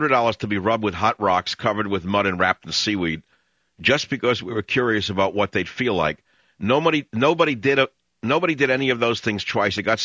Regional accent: New York, United States; now in Marin County, United States; remember when I first moved to Marin County 30 years ago so I had to go to the mud baths up in Sonoma. To begin with, I'm a New Yorker

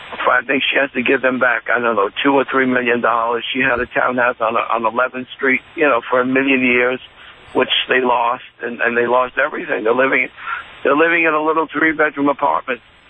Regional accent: Brooklyn, New York, United States; moved away as an adult; I grew up in Brooklyn, and I live in New Jersey since I'm 20.

